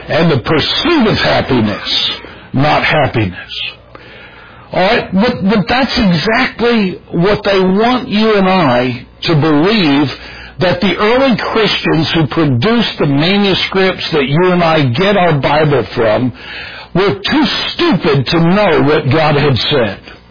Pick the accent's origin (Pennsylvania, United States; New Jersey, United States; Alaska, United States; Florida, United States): Pennsylvania, United States; My hometown, Eastern Pennsylvania, was the very first place it was read after they left the city of Philadelphia.